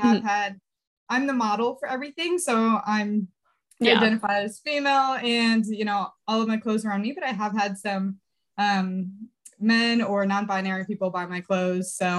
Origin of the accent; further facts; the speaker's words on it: Fort Wayne, Indiana, United States; So I'm from Fort Wayne, Indiana, which is like Northeast, but I went to Indiana University